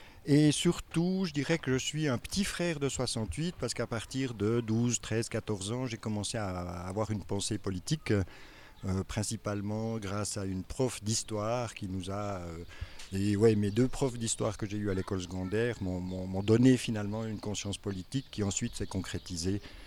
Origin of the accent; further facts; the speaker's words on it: La Chaux-de-Fonds, Neuchâtel, Switzerland; je suis né à La Chaux-de-Fonds et j'y suis j'y ai toujours vécu à part de rares courts séjours à Neuchâtel et à Genève.